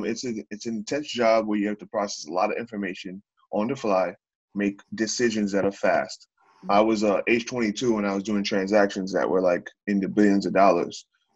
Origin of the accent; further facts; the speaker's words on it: Queens, New York, United States; Yeah, that's a great point. I'm from Queens, New York, born to Haitian parents, similar to yourself, obviously.